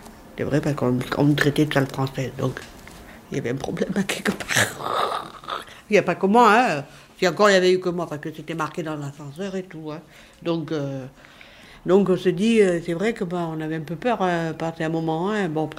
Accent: Lille, Hauts-de-France, France; Moi, je suis de Lille, moi.

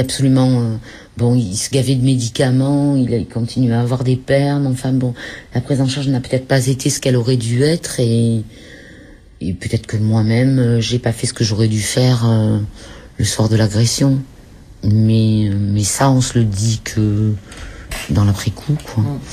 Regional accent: Marseille, Provence-Alpes-Côte d'Azur, France; je suis marseillaise. Mon père est des Corses.

